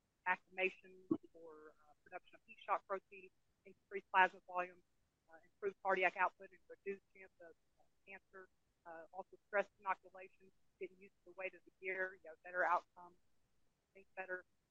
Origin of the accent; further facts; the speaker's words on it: Chattanooga, Tennessee, United States; I'm from Chattanooga, Tennessee.